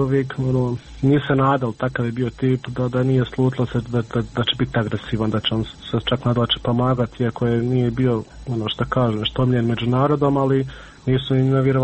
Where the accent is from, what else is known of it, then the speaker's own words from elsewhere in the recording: Miljevina, Republika Srpska, Bosnia & Herzegovina; kao znamo ti biločku majku, mi smo svi gore iz Miljevine, mi smo tako to pričali